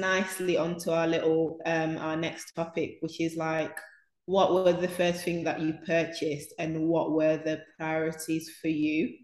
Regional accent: Zanzibar, Tanzania; because I remember like growing up in Zanzibar, and I remember my grandma like doing the garden.

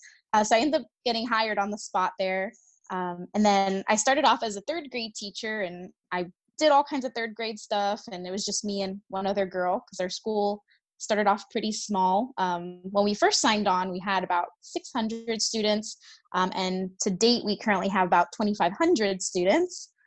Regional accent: Miami, Florida, United States; I live in St. Pete, Florida, and it's always beautiful and sunny here, which I love also, but I'm originally from Miami, Florida.

